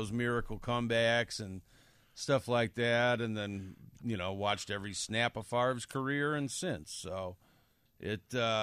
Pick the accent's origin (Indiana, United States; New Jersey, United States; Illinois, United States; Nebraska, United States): Illinois, United States; Chicago; my problem was growing up in Chicago, it was always the Bears games that were on.